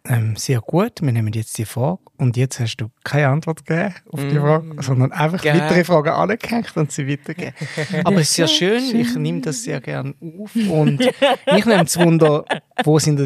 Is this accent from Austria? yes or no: no; Switzerland; Und ich so, aus der Schweiz.